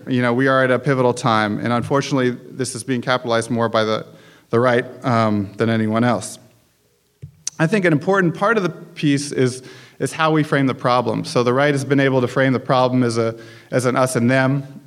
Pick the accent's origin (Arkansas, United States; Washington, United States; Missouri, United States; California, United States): Washington, United States; Seattle; born there; So even though I was born here in Seattle, my family has not been here that long.